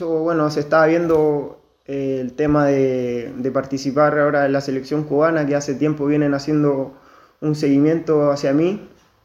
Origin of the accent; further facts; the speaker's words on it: Chile; born there; mi mamá es chilena. Y bueno, mi papá lleva muchos años acá, allá en Chile. Yo nací acá en Chile.